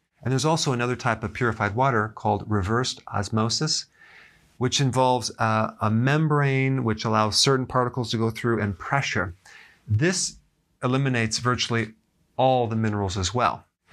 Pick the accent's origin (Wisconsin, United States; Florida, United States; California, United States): Wisconsin, United States; Growing up in Wisconsin, we had some incredible well water.